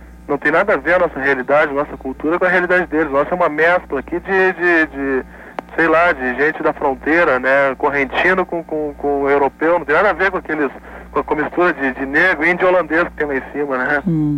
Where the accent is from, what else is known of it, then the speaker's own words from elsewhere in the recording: Rio Grande do Sul, Brazil; Eu sou gaúcho, não nego, assim como eu tenho muito orgulho disso.